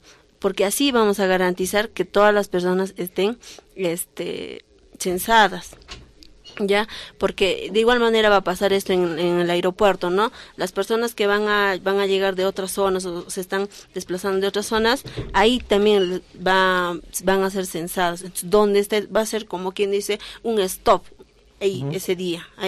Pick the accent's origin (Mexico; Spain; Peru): Peru; Que nosotros como participemos, ¿no?, como peruanos en ese día